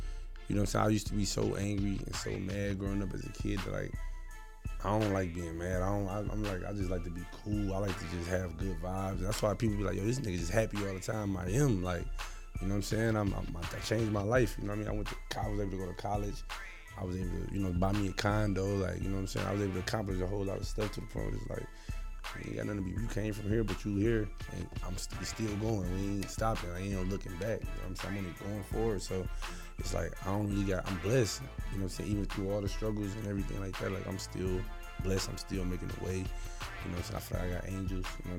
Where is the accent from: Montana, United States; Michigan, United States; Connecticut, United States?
Michigan, United States; Detroit; my years in Detroit, growing up in Detroit, you know, that was kind of like setting me up to be a gangster for real.